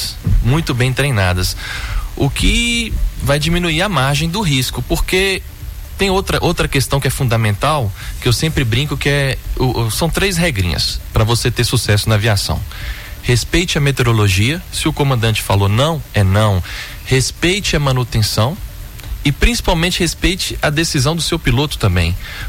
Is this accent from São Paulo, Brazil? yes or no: no; Taiobeiras, Minas Gerais, Brazil; Sou natural de Itaiobeiras, né? Cidade pequenininha.